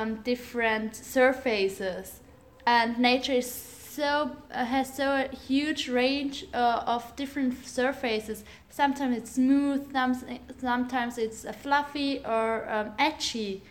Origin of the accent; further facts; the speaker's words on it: Austria; I'm from Austria